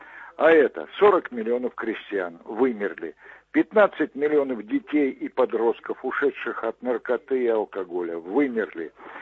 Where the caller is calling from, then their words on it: Smolensk Oblast, Russia; Я звоню из Смоленской области.